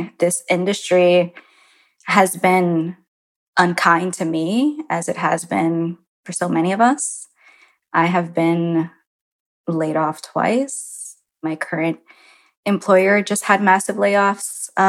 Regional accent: Orlando, Florida, United States; also born or lived in Puerto Rico; now in New York, United States; I was born in New York, but I left when I was really young to Puerto Rico and then to Florida. But I grew up in Orlando identifying as Nuyorican because my parents were very Nuyorican. And then I moved to New York after high school.

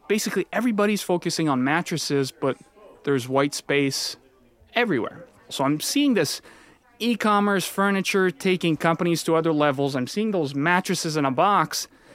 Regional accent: Sherbrooke, Quebec, Canada; born there; So I was born in Sherbrooke, Quebec, about an hour and a half outside Montreal. Very French, quiet, good people kind of city.

